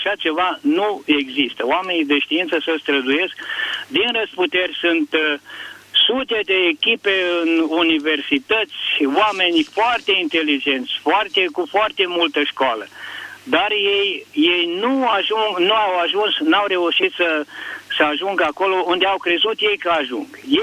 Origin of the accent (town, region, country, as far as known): Arad, Arad County, Romania